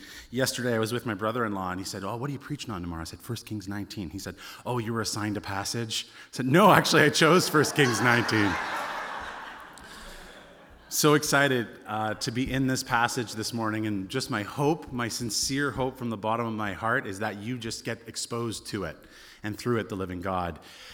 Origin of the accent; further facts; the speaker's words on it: Canada; I say, actually, I'm from Canada.